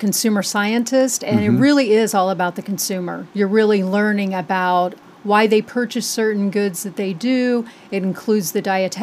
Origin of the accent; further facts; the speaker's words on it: Lancaster, Ohio, United States; Central Ohio, just southeast of Columbus, about 40 miles down around the Lancaster area, on your way to Athens, Ohio, and Ohio University country.